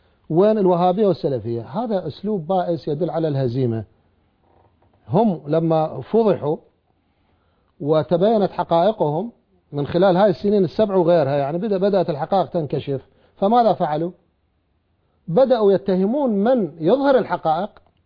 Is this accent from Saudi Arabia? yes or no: no; Iraq